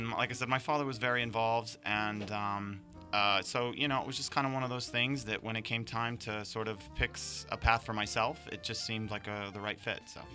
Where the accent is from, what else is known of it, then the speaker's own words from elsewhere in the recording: Butler, Pennsylvania, United States; I am from Butler, Pennsylvania, about an hour north of here.